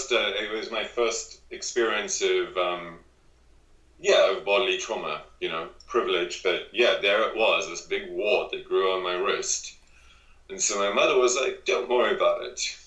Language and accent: English; South Africa; I grew up in South Africa, a different country, and I grew up in a very strange political time in South Africa